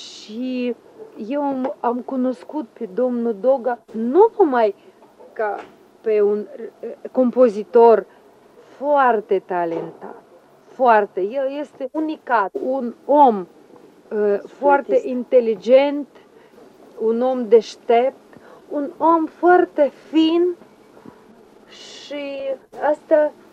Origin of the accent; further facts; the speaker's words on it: Chișinău, Moldova; born there; M-am născut la Chișinău.